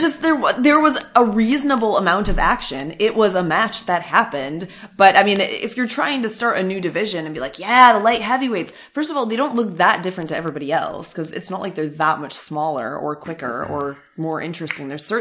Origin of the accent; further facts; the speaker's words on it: Michigan, United States; I know, I'm from Michigan, but I don't follow boxing, so I didn't really know who he was.